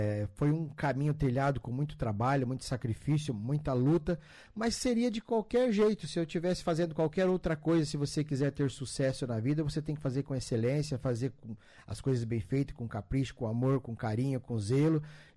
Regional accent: Assis Chateaubriand, Paraná, Brazil; born there; A gente morava lá, eu sou nascido em Assis Chateaubriand

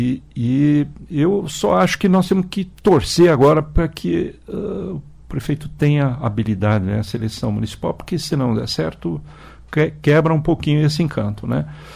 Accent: Cascavel, Paraná, Brazil; quando você falava lá em Curitiba, sou de Cascavel, o pessoal associava com a serpente e tal.

